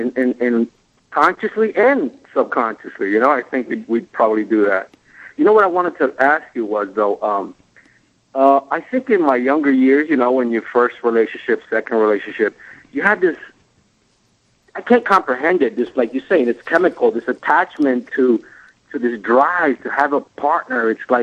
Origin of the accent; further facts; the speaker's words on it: Bronx, New York, United States; I'm from the Bronx.